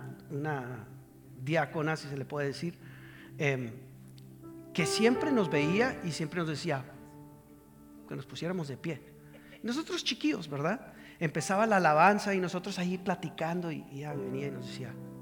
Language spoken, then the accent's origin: Spanish; McAllen, Texas, United States; Yo soy del área de McAllen, Texas. ¿Alguien de McAllen, del Valle, por decirlo así?